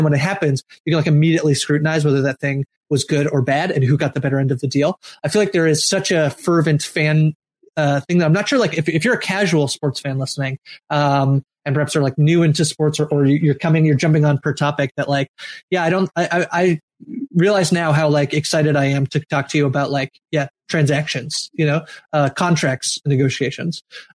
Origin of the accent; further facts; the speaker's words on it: Canada; as a Canadian, I can, I can watch the game whenever because I never get spoiled on the game.